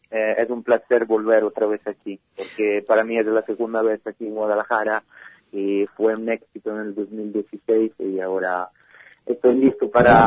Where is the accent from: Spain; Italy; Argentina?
Italy; Spanish is a second language; yo soy el único italiano, se siente el acento, pero soy el único italiano y todo